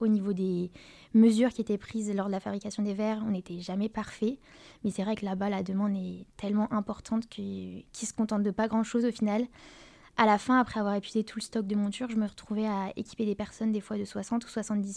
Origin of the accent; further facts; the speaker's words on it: Brest, Brittany, France; j'ai 22 ans et je viens de Brest.